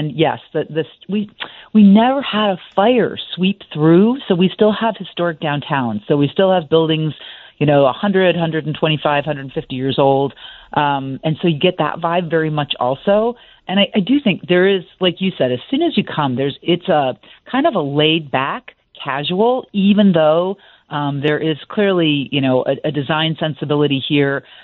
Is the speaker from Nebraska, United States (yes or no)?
no; Illinois, United States; I grew up in the Chicago suburbs, literally listening, watching WGN.